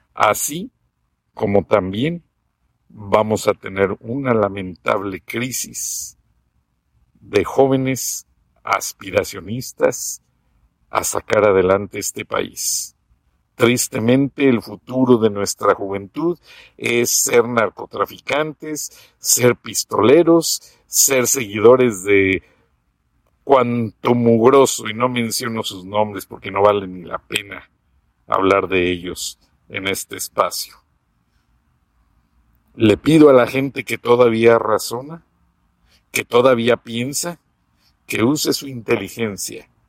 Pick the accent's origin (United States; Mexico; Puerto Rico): Mexico; si nosotros como mexicanos no actuamos, nadie nos va a venir a resolver el problema